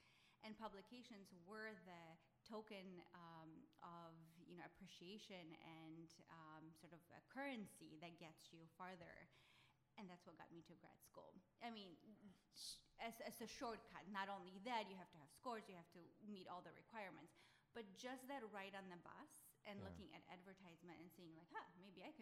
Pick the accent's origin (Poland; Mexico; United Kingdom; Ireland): Poland; moved away as an adult; now in United States; I came to United States from Poland in 1999.